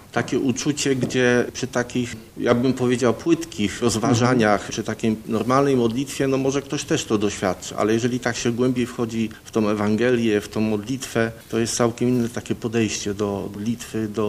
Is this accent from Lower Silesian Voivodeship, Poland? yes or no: yes; Wrocław, Lower Silesian Voivodeship, Poland; born there; Urodziłem się we Wrocławiu, sakrament na chrztu, komunii i bierzmowania przyjąłem parafii świętego Józefa we Wrocławiu